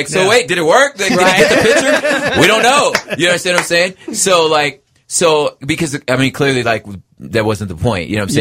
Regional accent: Toronto, Ontario, Canada; but I'm from Toronto and Toronto put me on.

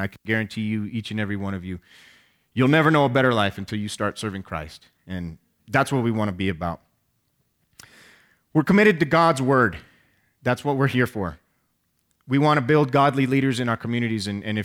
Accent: Albuquerque, New Mexico, United States; I'm originally from Albuquerque

